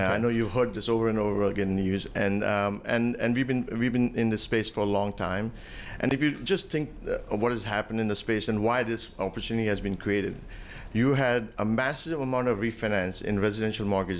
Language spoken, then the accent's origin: English; Mumbai, Maharashtra, India; now in Atlanta, United States; I'm from Mumbai, originally grew up in Mumbai, big city like New York. And if you think about where Atlanta was when I came in 1994